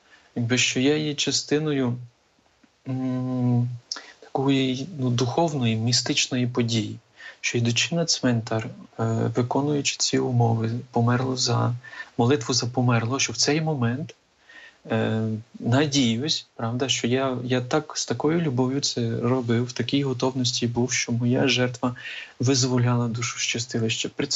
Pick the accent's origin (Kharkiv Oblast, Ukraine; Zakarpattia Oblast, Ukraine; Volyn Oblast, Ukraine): Zakarpattia Oblast, Ukraine; І в нас на Закарпатті, наприклад, звідки я родом